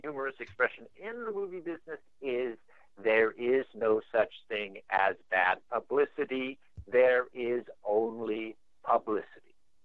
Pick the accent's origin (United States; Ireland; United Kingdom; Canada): United States; Hollywood, California; I come from Hollywood. My, you know, whole family was actors and actresses